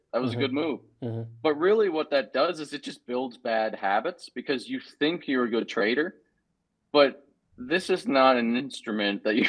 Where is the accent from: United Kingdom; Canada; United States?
Canada; Atlantic Canada; I grew up in poverty on the East Coast of Canada